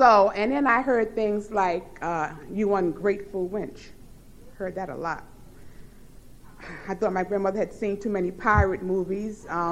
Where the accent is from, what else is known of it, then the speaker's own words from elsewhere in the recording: New York City, New York, United States; I grew up in Harlem. I lived with my mother, my grandmother, and my grandfather.